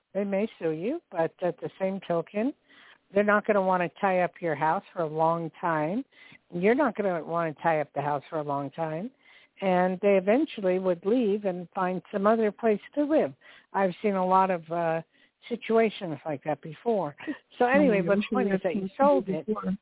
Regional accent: New Jersey, United States; born there; Oh, near my neck of woods. I was born in New Jersey. Right across the border.

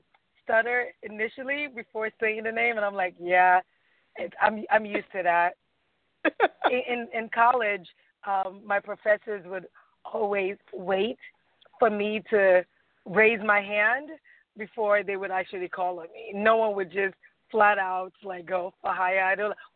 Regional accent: Nigeria; now in United States; Growing up in Nigeria, having one way of thinking, and then coming to the United States or coming back to the United States with that way of thinking

